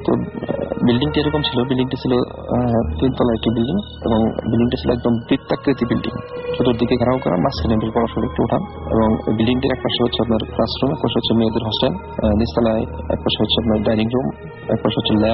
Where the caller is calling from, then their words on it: Tangail, Dhaka Division, Bangladesh; আমি টাঙ্গাইল থেকে